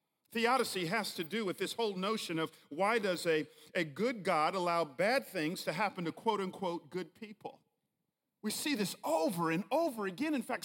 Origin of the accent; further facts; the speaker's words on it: Atlanta, Georgia, United States; We grew up together there in Atlanta.